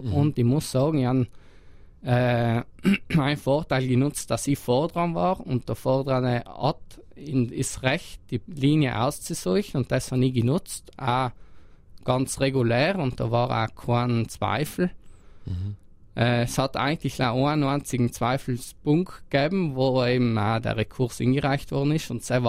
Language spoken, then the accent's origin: German; South Tyrol, Italy; dass wir da 2026 die Olympiade bei uns in Südtirol hätten